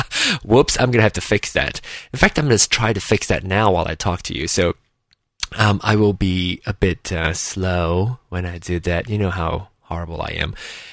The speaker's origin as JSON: {"language": "English", "country": "Malaysia", "lives_now": "United States", "said": "I am actually Malaysian."}